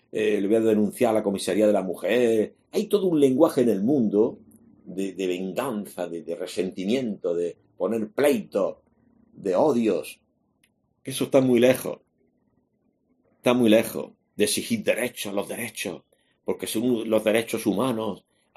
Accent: Region of Murcia, Spain; el farmacéutico de mi tierra, allí en Murcia

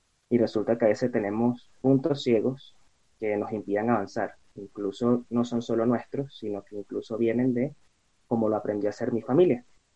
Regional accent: Venezuela; now in Mexico; soy de Venezuela. Actualmente migré a México

